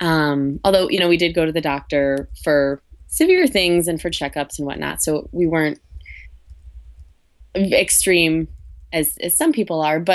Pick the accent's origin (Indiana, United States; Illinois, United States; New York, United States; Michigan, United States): Illinois, United States; Chicago; I was a kid. I grew up in Chicago, and my dad every summer would do a garden in the backyard.